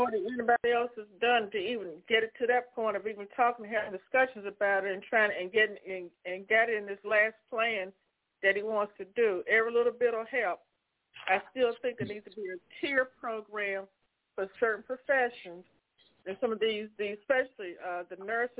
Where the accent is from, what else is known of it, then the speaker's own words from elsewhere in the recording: United States; I'm glad to be an American and someone of in as a Black American.